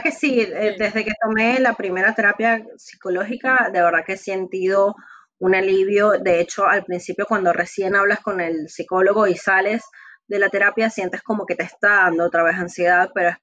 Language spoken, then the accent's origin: Spanish; Venezuela; also born or lived in Italy; desde la primera vez que emigramos de Italia a Venezuela hasta más o menos mi adolescencia, la situación en casa no era tan normal